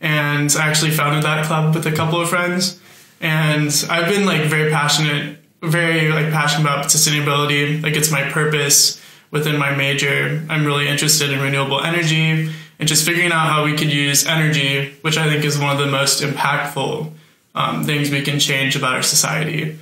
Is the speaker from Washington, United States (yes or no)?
yes; Yakima, Washington, United States; Yeah, I'm from Yakima, Washington, also known as the Palm Springs of Washington. It's the desert.